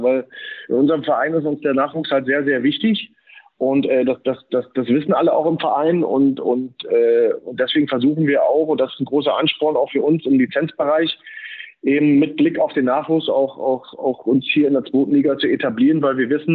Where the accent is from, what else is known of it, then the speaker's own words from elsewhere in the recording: Germany; ich bin ja in der DDR groß geworden, auf der KHS